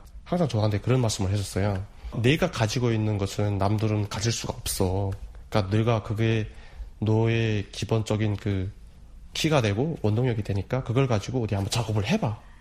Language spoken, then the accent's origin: Korean; North Korea; now in South Korea; 제가 또 이렇게 남한에서 또 공부를 하면서 나이도 정말 만학도고 북한에서 왔고